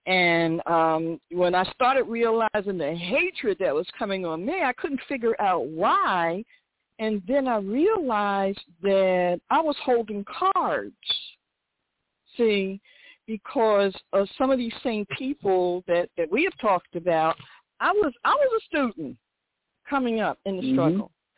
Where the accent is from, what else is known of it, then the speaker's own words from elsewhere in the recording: Philadelphia, Pennsylvania, United States; I mean, because, again, I'm from Philly, so I see this stuff all the time.